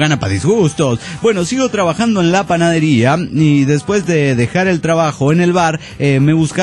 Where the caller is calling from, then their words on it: León, Guanajuato, Mexico; La semana pasada estuvo el rally en la ciudad.